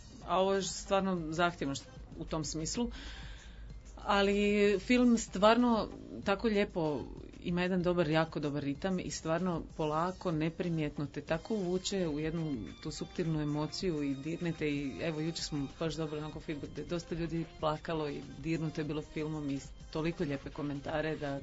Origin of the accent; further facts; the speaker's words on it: Sarajevo, Federation of Bosnia and Herzegovina, Bosnia & Herzegovina; kako sam ja rodom iz Sarajeva. Zapravo je Beograd ono jako sličan Sarajevu.